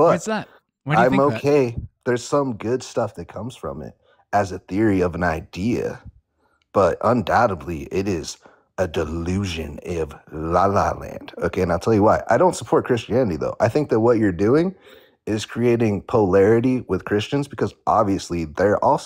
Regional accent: Nebraska, United States; Wow, I'm from Nebraska.

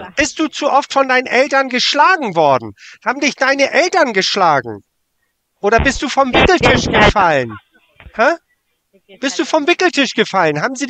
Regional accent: Ticino, Switzerland; now in Germany; ich lebe in Deutschland, aber ich komme aus dem Dorf Muckusulwan, ganz in der Nähe

